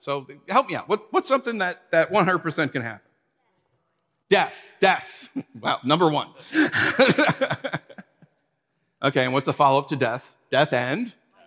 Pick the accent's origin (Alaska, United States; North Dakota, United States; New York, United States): New York, United States; When I first moved to California as a New Yorker, I thought like, wow, I hate this place.